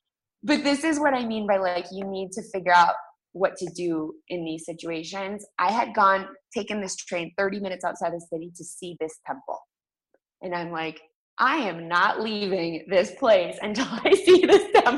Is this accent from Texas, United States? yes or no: no; Massachusetts, United States; also born or lived in Boston / Bogota, Colombia; I am from Western Massachusetts. I lived in Boston for close to a decade.